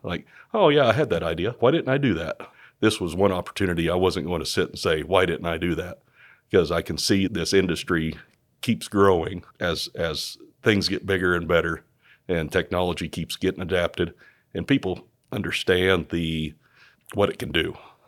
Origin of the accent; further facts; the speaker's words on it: Kansas, United States; So on the business side, probably like most young boys growing up in Reno County, kind of the first business that we all had was mowing yards.